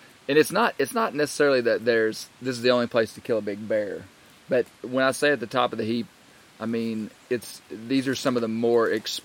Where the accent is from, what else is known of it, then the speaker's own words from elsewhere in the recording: Arkansas, United States; Our families have been friends for a long time. We're both from Arkansas.